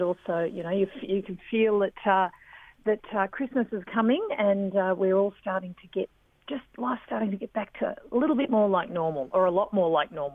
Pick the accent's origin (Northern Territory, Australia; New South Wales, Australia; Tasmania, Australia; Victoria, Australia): Victoria, Australia; Bendigo; growing up in Bendigo, every, you know, we turned out every year.